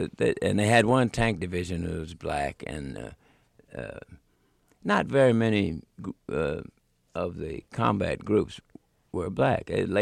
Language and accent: English; Philadelphia, Pennsylvania, United States; Well, Philadelphia was always a rough place, and especially South Philadelphia. It wasn't exactly a bed of roses down there. It was a ghetto. And my early memories of when I was growing up was that the fact that they were, the neighborhood was mixed.